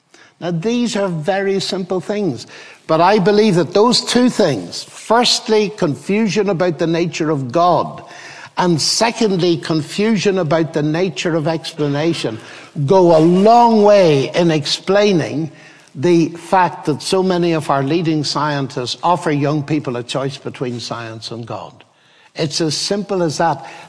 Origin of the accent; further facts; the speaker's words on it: Ireland; Now, I come from Ireland. You may have recognized that on the way along.